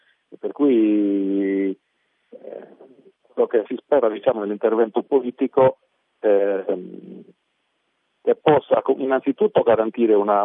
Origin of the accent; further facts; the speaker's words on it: Sardinia, Italy; Quindi da sardo mi pongo anche un problema legato alla possibilità di volare